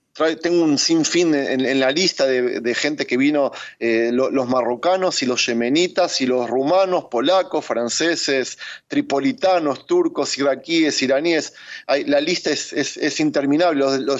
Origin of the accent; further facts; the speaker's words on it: Argentina; now in Israel; nosotros venimos sin idioma, venimos sin hebreo, sin inglés, por supuesto. Yo personalmente vine de Argentina